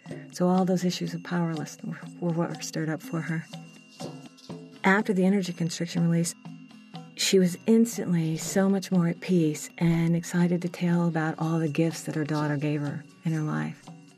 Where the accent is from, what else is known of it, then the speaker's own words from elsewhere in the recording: Colorado, United States; from Colorado.